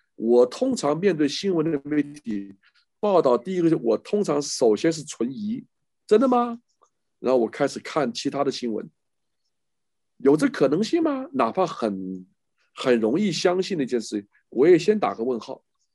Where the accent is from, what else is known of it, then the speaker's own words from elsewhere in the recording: China; now in United States; 听说我们是中国人，大家很开心的